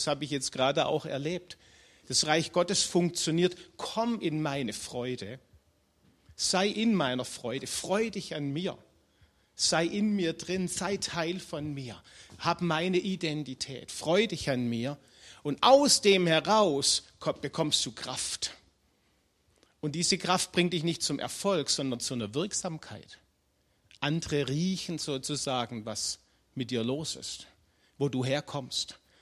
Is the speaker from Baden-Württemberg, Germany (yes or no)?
yes; Schwäbisch Hall, Baden-Württemberg, Germany; ich komme aus Schwäbisch Hall.